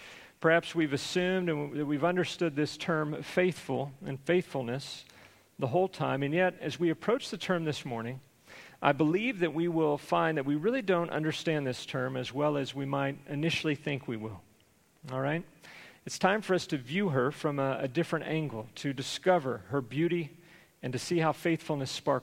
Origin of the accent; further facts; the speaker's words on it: Conroe, Texas, United States; The past several weeks, I've had the opportunity to return to my hometown of Conroe, Texas, to work with a special film project with my dad